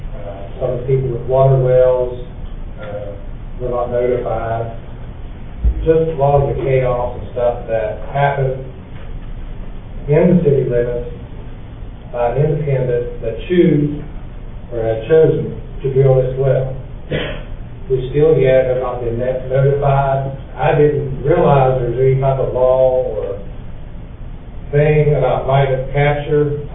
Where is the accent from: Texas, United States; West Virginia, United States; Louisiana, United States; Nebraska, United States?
West Virginia, United States; I'm from Jackson County, and I'm here on behalf of myself and some concerned citizens of Ripley